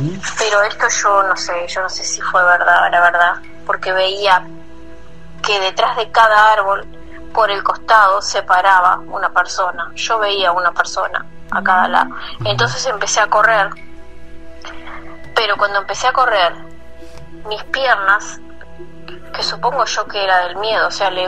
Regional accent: Mexico; now in Toronto, Canada; Yo estoy de Toronto, Canadá, pero soy mexicana.

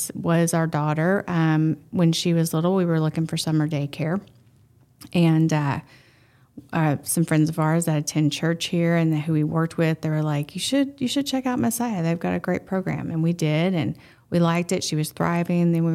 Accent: Marshall, Texas, United States; accent: southern drawl; Well, originally, I am from Marshall, Texas, so you're going to hear that southern drawl come out.

